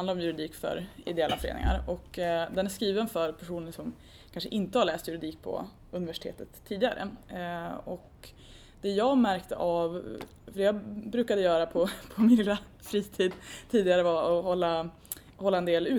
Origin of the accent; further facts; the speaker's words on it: Örnsköldsvik, Västernorrland County, Sweden; now in Stockholm, Sweden; Och jag kommer ursprungligen från Örnsköldsvik, 27 år gammal.